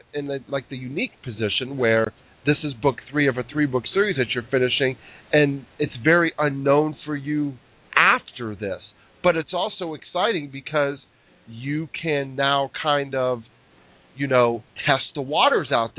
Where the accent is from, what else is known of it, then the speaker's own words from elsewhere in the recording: Columbus, Ohio, United States; I was raised in Columbus, Ohio, but I'm a Michigan fan.